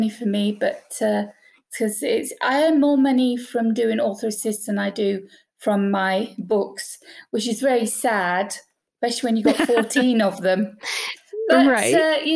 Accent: United Kingdom; moved away as an adult; now in Greece; I'm from the UK, as you can tell from my accent. Mm-hmm. I'm living on the island of Corfu in Greece for the last 27 years.

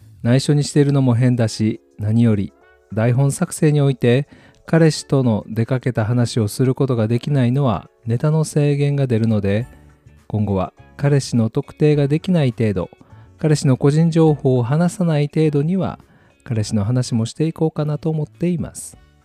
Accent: Kyoto, Japan; 他の番組内では普通に京都出身って言っていたのですが、この番組内でも解禁したいと思います。

